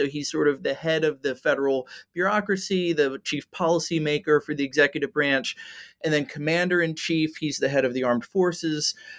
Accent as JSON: {"language": "English", "region": "Pennsylvania", "country": "United States", "tie": "born or raised there", "said": "I grew up outside of Philadelphia. I actually grew up in a farmhouse from the 1720s"}